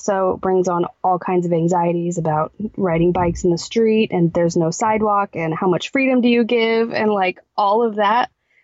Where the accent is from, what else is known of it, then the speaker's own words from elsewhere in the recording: Arizona, United States; because growing up in Arizona and with our step family, just being Hispanic and just like little kids running around everywhere